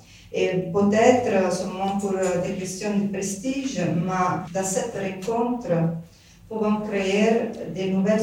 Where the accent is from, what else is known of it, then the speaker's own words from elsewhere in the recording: Italy; Je suis italienne.